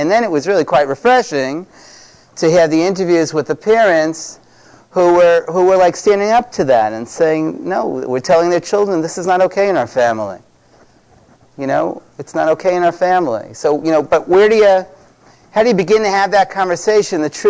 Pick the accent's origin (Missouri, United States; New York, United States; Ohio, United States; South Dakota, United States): New York, United States; Brooklyn; now in Chicago, United States; I grew up in an Orthodox Jewish home, and I grew up in Brooklyn, New York. We live in Chicago probably for the last close to 20 years, but I first started out in Brooklyn